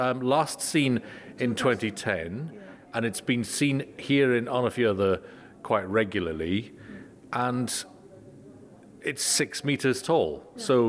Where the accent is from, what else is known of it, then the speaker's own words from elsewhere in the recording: Inverness, Scotland, United Kingdom; I'm from Inverness in the UK originally, so very near Loch Ness.